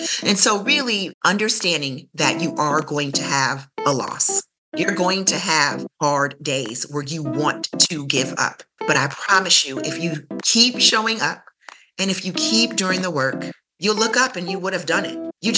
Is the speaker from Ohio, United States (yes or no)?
yes; Toledo, Ohio, United States; So, as you mentioned … I'm born and raised in Toledo, Ohio.